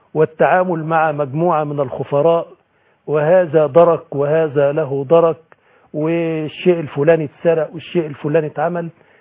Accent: Shubrawish, Dakahlia, Egypt; وقريتنا في شبراويش

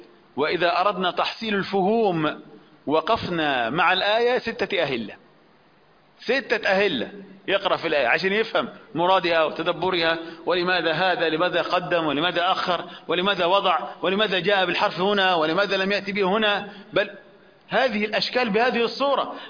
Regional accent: Upper Egypt, Egypt; أقول مثلا عندنا في الصعيد

